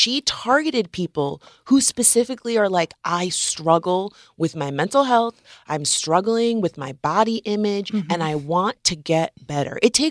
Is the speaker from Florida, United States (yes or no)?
yes; Florida, United States; I'm from Florida.